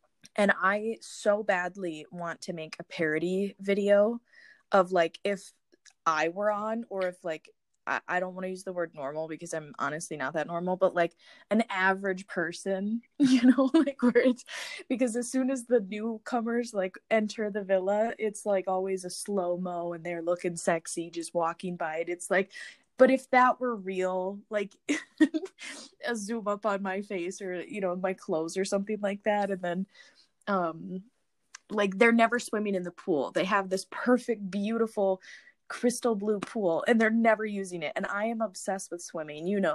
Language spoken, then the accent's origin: English; United Kingdom; accent: British; is so good and it's so funny and it just brings out my British accent